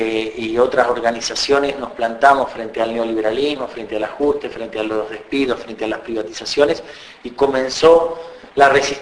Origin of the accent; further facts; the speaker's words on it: Argentina; vamos a defender esto que hemos logrado como pueblo argentino y como trabajadores